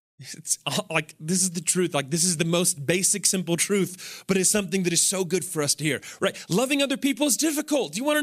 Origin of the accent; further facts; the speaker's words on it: Lubbock, Texas, United States; I grew up in Lubbock, Texas, and there's a famous song that said